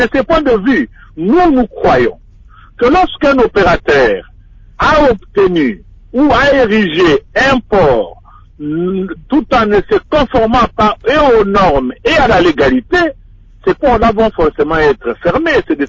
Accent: DR Congo; parce que nous sommes des Congolais

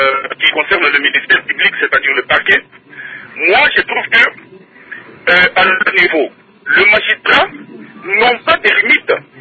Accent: DR Congo; Le système que nous avons ici chez nous au Congo, je trouve que l'impunité est à outrance.

